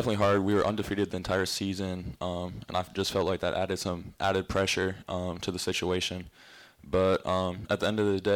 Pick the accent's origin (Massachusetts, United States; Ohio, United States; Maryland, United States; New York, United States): Ohio, United States; growing up by the Horizon League, Wright State's right in my neighborhood, about 30 minutes away from my hometown.